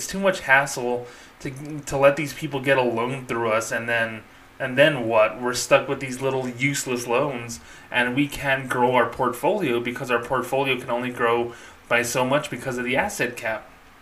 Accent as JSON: {"language": "English", "town": "Magdalena", "region": "New Mexico", "country": "United States", "tie": "born or raised there", "said": "like the one I grew up nearby in Magdalena, New Mexico, population 900, that one's already gone."}